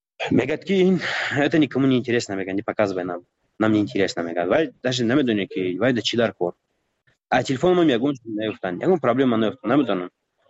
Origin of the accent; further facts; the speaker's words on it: Tajikistan; من گفتم من تاجیکم گفتم از تاجیکستانم